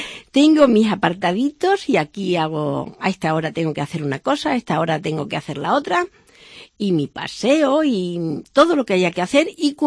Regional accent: Cáceres, Extremadura, Spain; yo adoro mi tierra, porque ¿quién no quiere a su madre? Mi tierra es mi madre, es Cáceres.

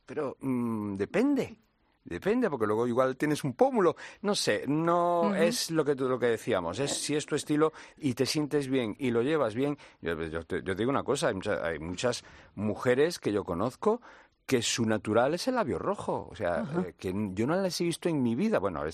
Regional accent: Portugal; nosotros, que somos bronceados, que vamos a la playa, que tenemos este sol, y yo digo nosotros porque soy portugués y también lo tengo allí, y estoy bronceado.

